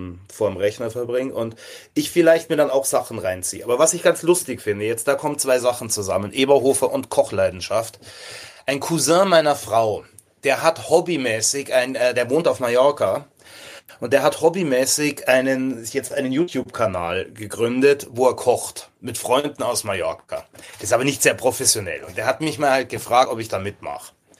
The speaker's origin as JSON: {"language": "German", "region": "Bavaria", "country": "Germany", "lives_now": "Hamburg, Germany", "said": "wie ist das als Bayer in Hamburg? Oh. Wo ich sage, ja, ganz normal, das ist eine wahnsinnig tolle Großstadt und wenn ich ganz tolle Sehnsucht habe nach Bayern"}